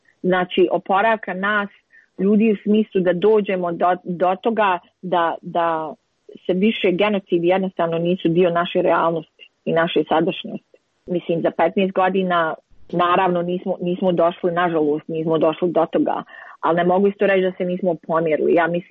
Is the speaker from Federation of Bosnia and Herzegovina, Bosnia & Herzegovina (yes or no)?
no; Banja Luka, Republika Srpska, Bosnia & Herzegovina; ja sam iz Bosne i Hercegovine i ono što je interesantno da nikad nisam napravila rad u Banja Luci